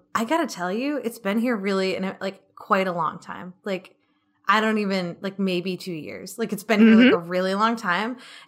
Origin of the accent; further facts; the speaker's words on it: New England, United States; Sorry, I'm from New England.